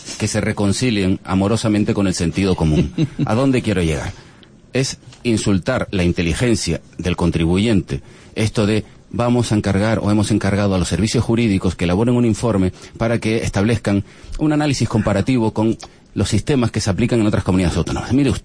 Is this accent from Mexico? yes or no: no; Spain; somos españoles